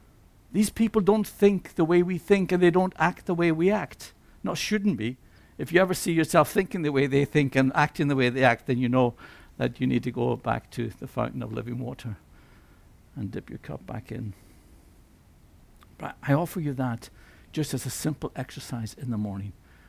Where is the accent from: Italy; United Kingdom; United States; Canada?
United Kingdom; Lewis, Scotland; born there; I was born in Lewis.